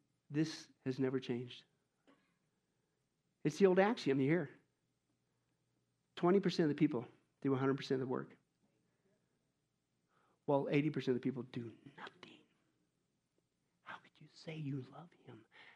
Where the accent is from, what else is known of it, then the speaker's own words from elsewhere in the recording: Midwest, United States; I grew up in the Midwest.